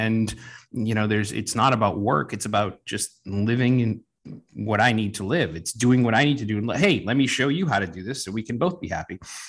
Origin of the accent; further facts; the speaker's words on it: New England, United States; now in Southern California, United States; But I come from the East Coast, where New England, where we had all the seasons at one point, but we get back there every so often.